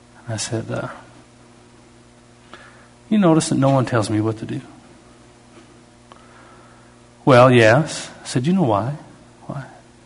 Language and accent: English; Canada; I'm really a professional, being Canadian and dry sense of humor.